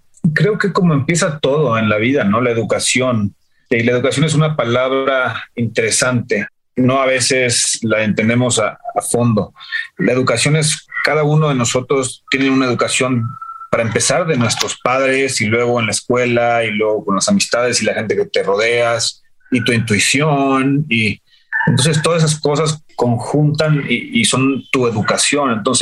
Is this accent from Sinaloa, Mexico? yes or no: no; San Miguel de Allende, Guanajuato, Mexico; se movieron para allá cuando yo era muy chiquito. Entonces crecí básicamente en San Miguel